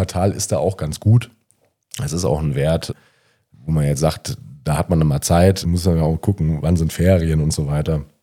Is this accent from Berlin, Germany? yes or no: no; Moers, North Rhine-Westphalia, Germany; born there; Als gebürtiger Moerser fand ich das natürlich auch ganz interessant